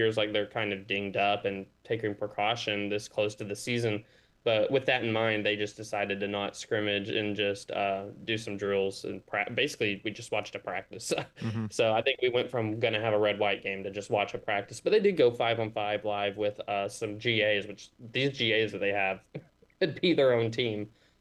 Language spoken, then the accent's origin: English; Hot Springs, Arkansas, United States; You know, I'm from Hot Springs, so very familiar with that arena. And I graduated in there, played basketball tournaments in there.